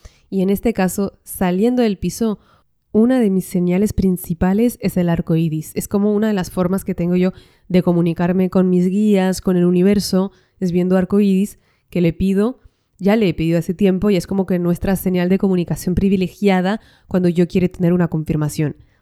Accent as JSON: {"language": "Spanish", "region": "northern France", "country": "France", "said": "Imagínate para mí que yo vengo del norte de Francia"}